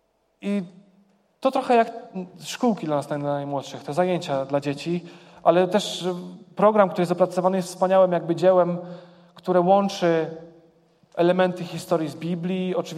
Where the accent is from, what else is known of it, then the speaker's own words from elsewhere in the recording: Gorlice, Lesser Poland, Poland; now in Kraków, Poland; Pochodzę z Gorlic, jak część z was wie, to jest małe miejsce w południowo-wschodniej Małopolsce. Tam stawiałem swoje pierwsze kroki jako osoba, która oddała swoje życie Bogu. Jakby tam w dalszym ciągu mieszkają moi rodzice.